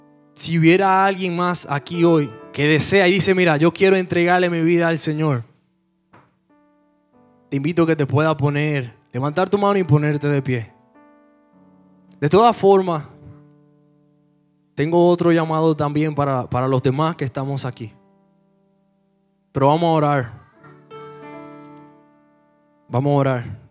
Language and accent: Spanish; Dominican Republic; Como dominicanos, nuestra cultura, tomamos nuestro cafecito.